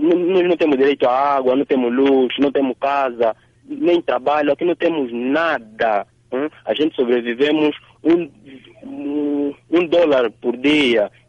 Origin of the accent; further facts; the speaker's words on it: Angola; nós, como angolano, povo autóctone